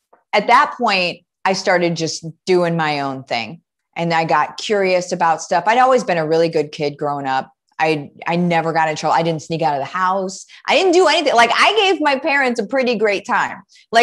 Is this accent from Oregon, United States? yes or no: no; Illinois, United States; I grew up in Central Illinois. And my parents weren't hugely religious before I was born.